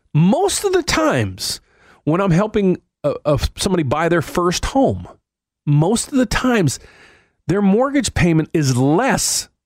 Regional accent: Pittsburgh, Pennsylvania, United States; I grew up right outside of Pittsburgh.

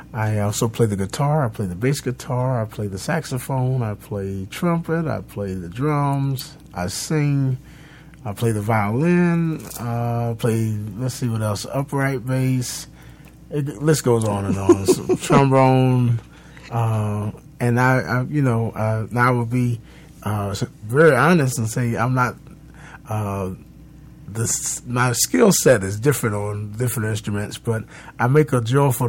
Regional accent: Tampa, Florida, United States; Yes, born and raised in Tampa, and seem to be so fixed in this community, I can't seem to get away.

